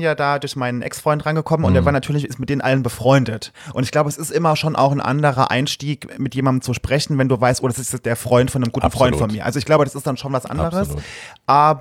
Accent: Saarland, Germany; Ich komme aus einem schönen kleinen Dörfchen im Saarland. Das ist bei Saarlouis, wenn man es vielleicht kennt. Und hat 5000 Einwohner, mein Dörfchen. Das ist sehr wenig.

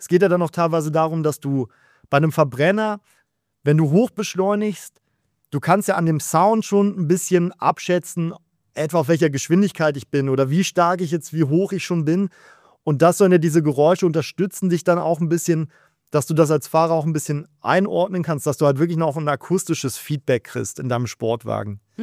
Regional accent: Germany; ich bin als Deutscher, ist das immer ein bisschen schwierig mit Italienisch

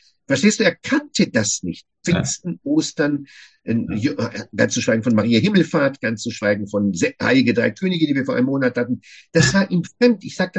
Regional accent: Jerusalem, Jerusalem District, Israel; Jesus lebte in Israel, wo ich geboren werden durfte, in Jerusalem. Er lebte dort einen Katzensprung von mir entfernt. Ich bin in der Neustadt aufgewachsen

